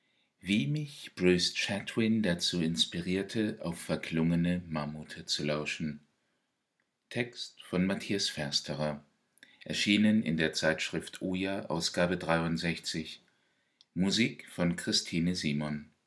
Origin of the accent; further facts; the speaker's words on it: Klein-Jasedow, Mecklenburg-Vorpommern, Germany; zwischen meinem Heimatort Klein-Jasedow in Ostvorpommern und dem Wohnort meiner Liebsten in Ostbrandenburg